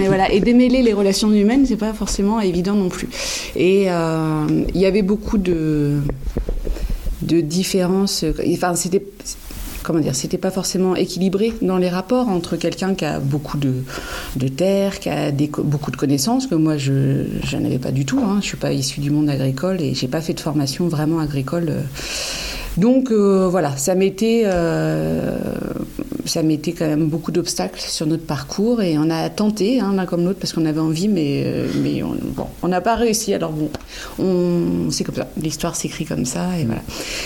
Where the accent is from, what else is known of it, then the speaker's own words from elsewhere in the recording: Normandy, France; je suis originaire de Normandie. Je suis en Lozère depuis 2007.